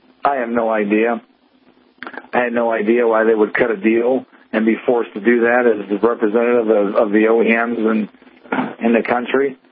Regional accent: Pennsylvania, United States; Pennsylvania has had concealed carry as long as I can remember, and I grew up in Pennsylvania.

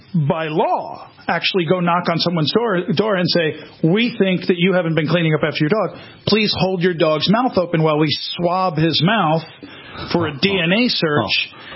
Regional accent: Massapequa, New York, United States; Now, when I grew up on Long Island in Massapequa

